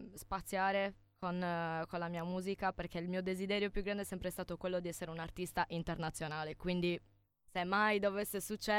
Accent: Sardinia, Italy; la frase «io dura come una sarda» è, cioè, un elogio alla mia terra

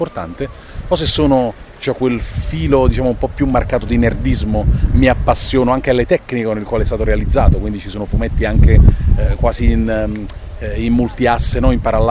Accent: Naples, Campania, Italy; cioè io sono napoletano, mi hanno detto per 25 anni che se volevo fare l'animazione dovevo andare via dall'Italia

